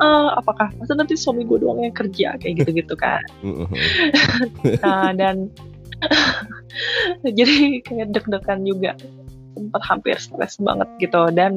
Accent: Jakarta, Indonesia; kita orang Jakarta maunya KPR-an dong ya gitu kan.

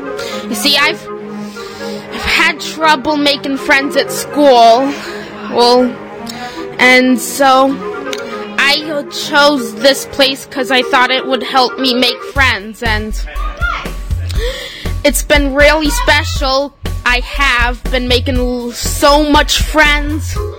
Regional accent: Port Jefferson Station, New York, United States; from Port Jefferson Station

